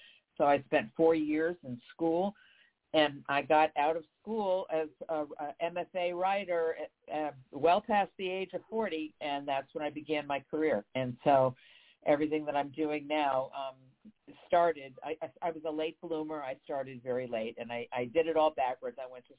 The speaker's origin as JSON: {"language": "English", "region": "New Jersey", "country": "United States", "tie": "born or raised there", "also_born_or_lived": "Ohio / Alaska", "moved": "as an adult", "said": "I was born in Ohio. I was raised in New Jersey. And then I moved to Alaska as a young adult and spent my most important years in Alaska."}